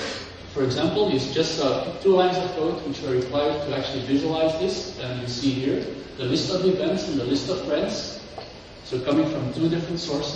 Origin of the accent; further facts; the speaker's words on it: India; There's four people, and we're from India.